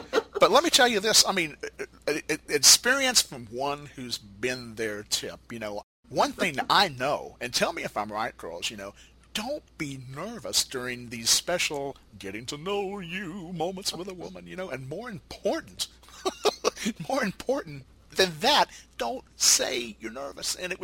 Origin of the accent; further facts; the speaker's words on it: Huntsville, Alabama, United States; the ABC affiliate in my hometown of Huntsville, Alabama.